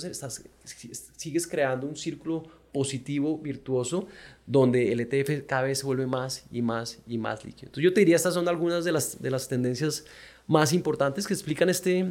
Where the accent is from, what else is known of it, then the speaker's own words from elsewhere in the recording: Colombia; now in Mexico; yo soy colombiano mexicanizado